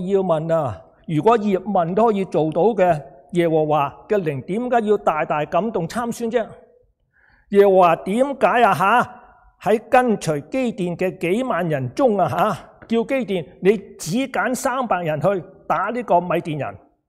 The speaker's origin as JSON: {"language": "Cantonese", "region": "Guangdong", "country": "China", "said": "就好像我们广东人用个恨字一样。"}